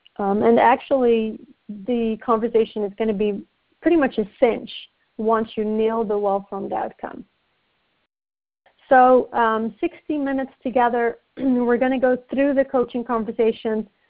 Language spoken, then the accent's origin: English; Netherlands; I am from the Netherlands, and I have been living and working in the United States on and off for the past few years.